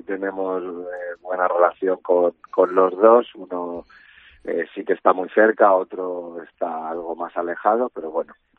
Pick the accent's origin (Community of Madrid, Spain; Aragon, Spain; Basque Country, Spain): Community of Madrid, Spain; Madrid; y al final yo soy de Madrid